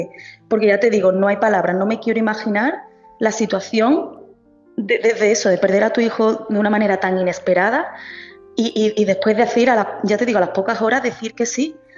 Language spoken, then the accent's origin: Spanish; Marbella, Andalusia, Spain; nosotros somos de Málaga, de Marbella